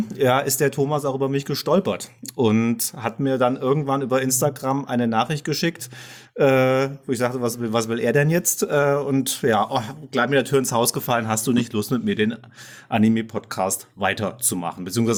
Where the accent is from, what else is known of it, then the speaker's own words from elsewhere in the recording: Fulda, Hesse, Germany; ich komme ebenfalls aus Fulda